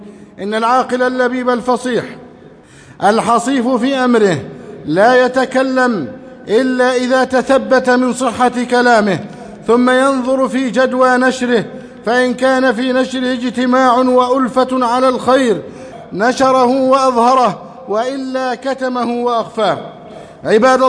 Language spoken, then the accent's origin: Arabic; Egypt